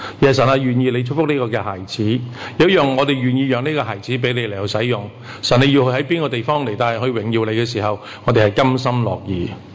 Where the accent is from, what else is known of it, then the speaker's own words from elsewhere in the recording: Hong Kong; 我谂我哋香港人会容易啲明白嘅。